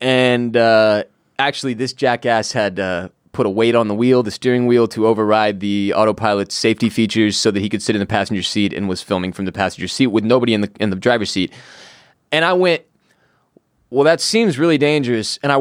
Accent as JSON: {"language": "English", "town": "Houston", "region": "Texas", "country": "United States", "tie": "born or raised there", "lives_now": "Austin, United States", "said": "I grew up in Houston. If you don't drive in Houston, you're on the bus. And now I live in Austin for a decade"}